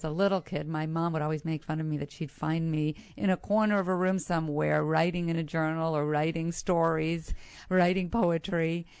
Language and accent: English; Massachusetts, United States; I grew up in Western Massachusetts near the Berkshire Mountains.